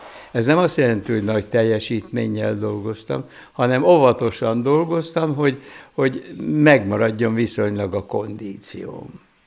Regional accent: Orosháza, Békés, Hungary; now in Budapest, Hungary; hát Orosházán, szülőfalumban, a Gyopáros tóba is elkezdtünk vízilabdázni

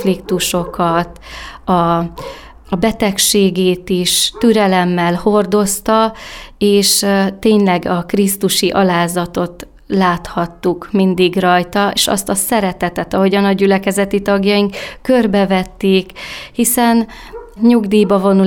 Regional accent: Borsod-Abaúj-Zemplén, Hungary; Én magam is helyben elkötelezett, borsodi embernek tartom magam, hiszen ebben a megyében nőttem fel, és szívügyemnek tekintem én is ezt a településrészt, ezt a környezetet

